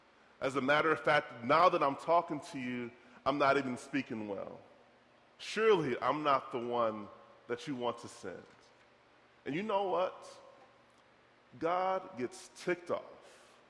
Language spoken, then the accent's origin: English; Detroit, Michigan, United States; You see, as a boy growing up in Detroit, we didn't have swimming pools.